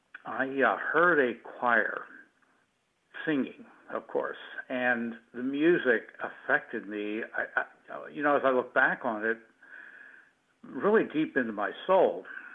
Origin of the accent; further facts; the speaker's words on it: Philadelphia, Pennsylvania, United States; moved away as an adult; I am from the from Northeast, from the Philadelphia area, but I only lived there about 21 years of my life, and moved away.